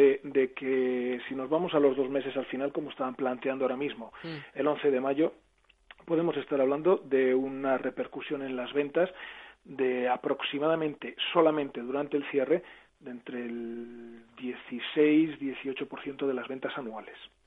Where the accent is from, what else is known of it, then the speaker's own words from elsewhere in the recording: Burgos, Castile and León, Spain; Y bueno, yo en mi caso, que soy de Burgos, por ejemplo